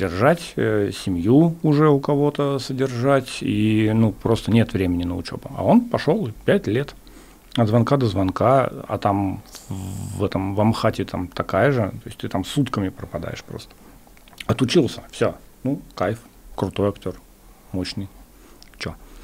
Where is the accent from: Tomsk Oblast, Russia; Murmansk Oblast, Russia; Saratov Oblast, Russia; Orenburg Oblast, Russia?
Tomsk Oblast, Russia; Tomsk; Я вырос прям в Томске, прям 90. Ну, у меня первые 10 лет, получается, 80-е. Ну, то есть я в СССР первые 10 лет жил.